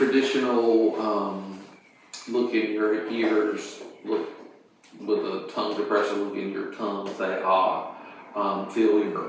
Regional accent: Wilson, North Carolina, United States; Where? Wilson, North Carolina.

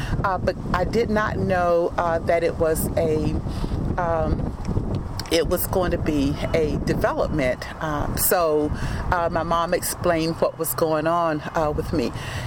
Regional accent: Greenville, United States; Well, this is where I grew up and attended church. Growing up in Greenville, in the downtown area, it was a real community.

